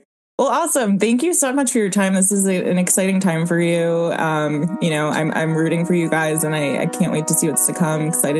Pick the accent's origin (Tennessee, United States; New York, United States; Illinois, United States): New York, United States; As a New Yorker, that's so triggering.